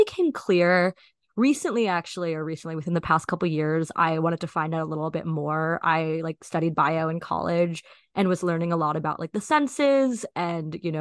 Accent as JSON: {"language": "English", "town": "Washington", "region": "District of Columbia", "country": "United States", "tie": "born or raised there", "said": "I'm from DC. So I'm right now in my childhood bedroom. I like to say I'm like a rare DC native"}